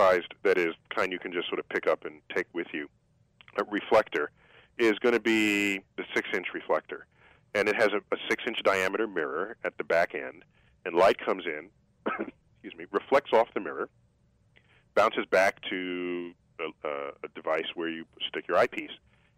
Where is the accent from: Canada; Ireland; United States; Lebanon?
United States; New York City, New York; born or raised there